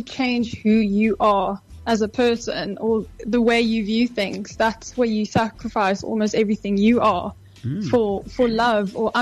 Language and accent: English; Randburg, Gauteng, South Africa; Yes, born and raised in Randburg, Johannesburg.